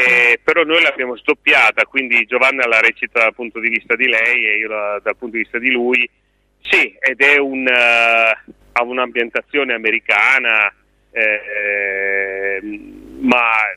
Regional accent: Turin, Piedmont, Italy; Io sono di Torino, quindi però per me è la città più bella del mondo.

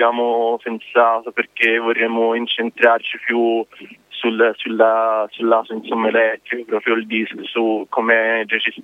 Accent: Montespertoli, Tuscany, Italy; Poi sono qua, dico, vicino, sono di Montespertoli

